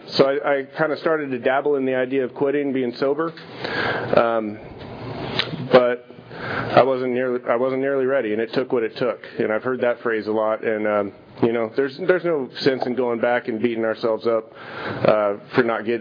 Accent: Visalia, California, United States; I grew up here in Visalia. Started drinking around 14, 15 years old.

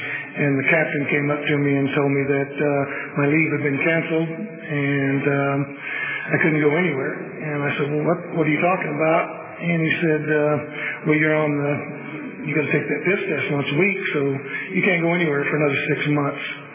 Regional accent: Woodville, California, United States; also born or lived in Missouri; I remember growing up, we moved out here from Missouri, and we lived in the Woodville labor camp, and little bitty metal sheds.

